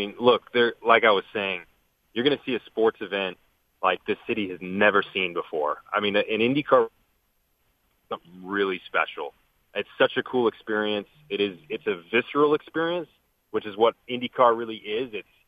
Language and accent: English; Nashville, Tennessee, United States; I'm blown away that we're going to be able to do that in my hometown of Nashville.